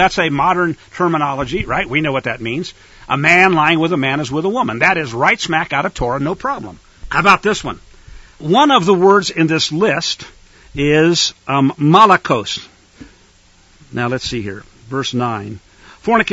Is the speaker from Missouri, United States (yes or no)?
yes; Missouri, United States; I grew up in Missouri. We had what were called blue laws, sun god day laws.